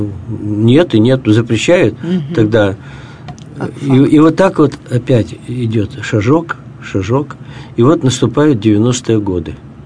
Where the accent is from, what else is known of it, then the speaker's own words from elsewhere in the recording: Yekaterinburg, Sverdlovsk Oblast, Russia; Да, из Свердловска. Да. Родился в Свердловске, вырос в Свердловске, все это дело.